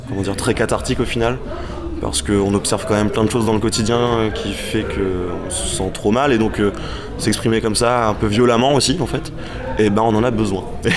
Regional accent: Caen, Normandy, France; On est de Caen même, ouais.

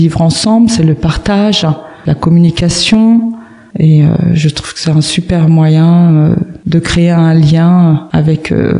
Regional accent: Alençon, Normandy, France; je suis née à Alençon et j'ai grandi dans le quartier de Persaigne. Et dans ce quartier-là, vous savez que c'est très multiculturel.

